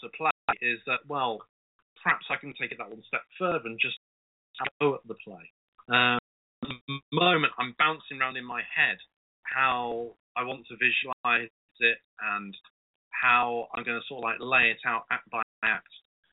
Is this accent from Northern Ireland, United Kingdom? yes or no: no; Wellingborough, East Midlands, United Kingdom; When I was growing up in Wellingborough, there was a woman who used to stand in the market square there